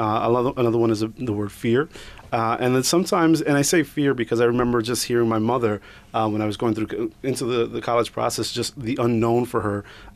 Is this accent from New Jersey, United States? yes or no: no; New York City, New York, United States; I'm from New York City.